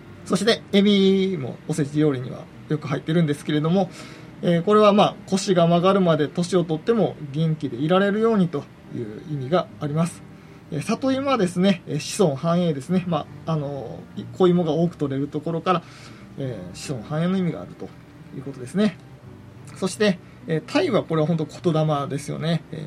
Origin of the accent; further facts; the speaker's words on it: Osaka, Japan; 我々大阪人なんですよ、そうメンバー4人はですね。